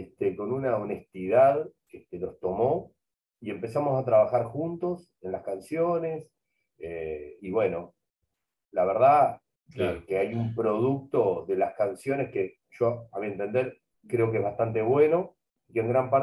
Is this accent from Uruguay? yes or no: yes; Montevideo, Uruguay; Yo soy muy montevideano, soy del oeste, de toda la vida, Teja, por la Victoria, el Cerro, toda esa zona me vio crecer, hasta Paso de la Arena.